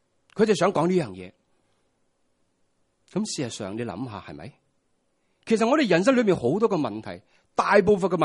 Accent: China; 我们每一个人，就算我们中国人都好，当我们拥有一个知识拥有智慧的时候，就表明我们拥有能力的。

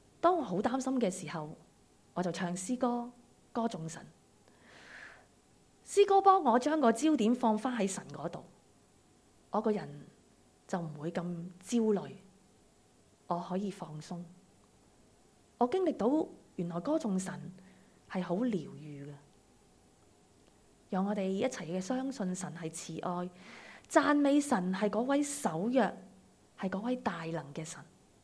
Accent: Hong Kong; 过去几年，我估计作为香港人，我们经历过从来没有经历过这么翻天覆地前所未有的事情

